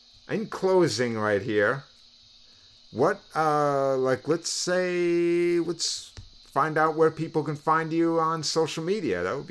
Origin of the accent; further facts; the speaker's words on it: New York, United States; Because, like, see, I grew up in Long Island, and so for me, I've always been by the water.